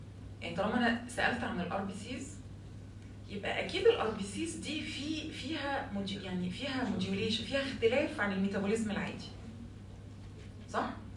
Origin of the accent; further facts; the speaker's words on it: Egypt; لو بتمتحنوا عندنا في مصر في امتحانات الاورال هتطلعوا متخزوقين خزوقه جامده جدا.